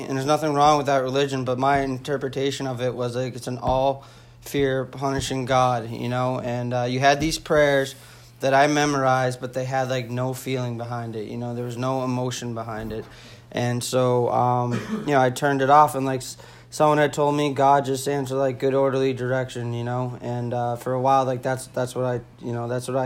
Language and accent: English; New Hampshire, United States; I'd never been to Cape Cod, I'm from New Hampshire, and I remember looking at my friend and asking, Do you think we're gonna go to the beach?